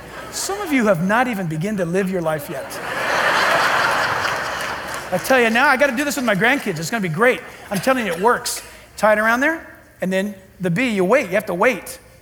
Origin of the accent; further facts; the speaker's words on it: Orange County, California, United States; Growing up in Orange County, at least I remember back 7 summers doing this.